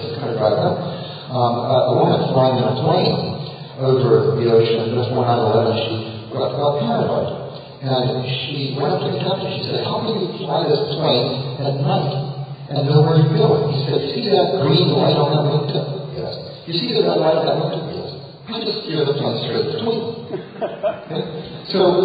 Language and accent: English; Australia; I'm Australian.